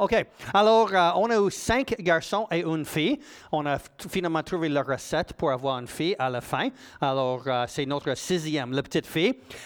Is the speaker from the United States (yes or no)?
yes; United States; French is a second language; now in Canada; Je suis né aux États-Unis, j'ai grandi aux États-Unis, par contre de souche canadienne. Mes parents étaient de l'Ontario, alors j'étais le petit Américain dans la famille en grandissant aux États-Unis.